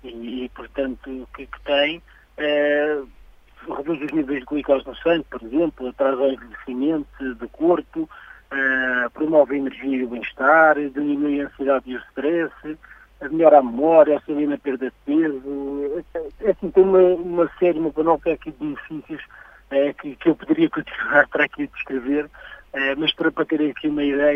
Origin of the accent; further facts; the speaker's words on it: Lisbon, Portugal; Portanto, eu sou de Lisboa. Só que desde que me vou para a Vidigueira, porque o meu pai, ele sim é da Vidigueira, nasceu aí, apesar de ter ido muito novo para Lisboa